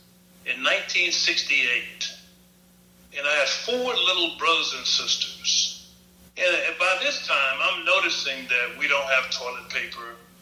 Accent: Austin, Texas, United States; Yeah, you know, I grew up in Austin. I was born in Austin in 1953. And I lived on the east side of Austin in a very segregated community.

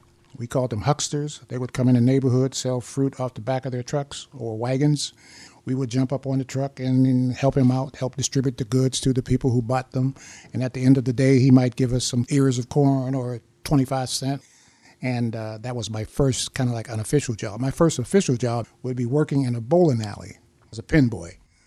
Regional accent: United States; growing up in the United States from the 40s and the 50s, as a black man, black boy at that time, there were definite limitations

